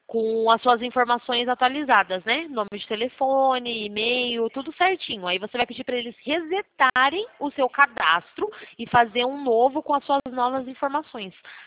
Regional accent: Sorocaba, São Paulo, Brazil; sou daqui de Sorocaba.

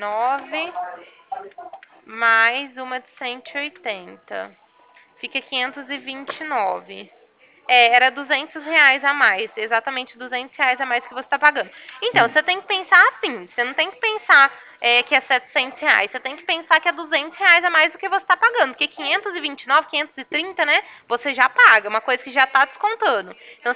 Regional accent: Ribeirão Preto, São Paulo, Brazil; Prefeitura aqui de Ribeirão Preto, né? Que eu sou daqui de Ribeirão.

